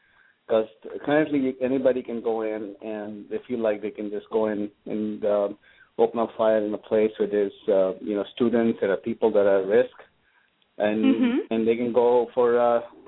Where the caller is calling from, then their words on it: Santa Clara, California, United States; I'm calling from Santa Clara.